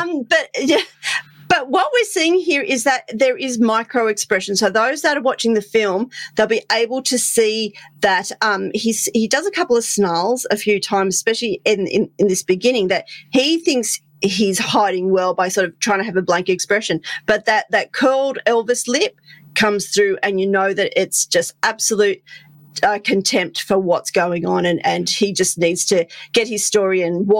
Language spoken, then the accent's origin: English; Australia; I'm an Aussie.